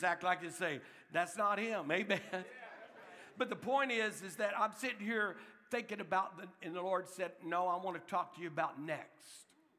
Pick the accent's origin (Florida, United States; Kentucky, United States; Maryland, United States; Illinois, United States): Florida, United States; My dream's always to pastor in Florida, and God had me pastor right in my hometown where I was arrested, thrown in jail, and all these things.